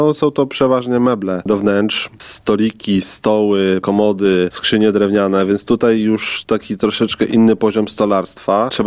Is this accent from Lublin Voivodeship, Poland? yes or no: yes; Lublin Voivodeship, Poland; Wychowywałem się na wsi pod Suścem.